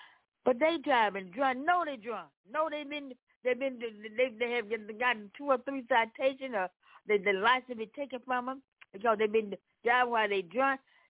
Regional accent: Memphis, Tennessee, United States; Yes, I am. Yes, I am. I'm from Memphis, Tennessee, on this first Sunday in May.

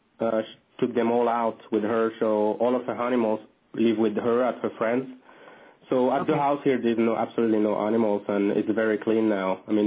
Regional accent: East Bay, California, United States; I'm actually from the East Bay.

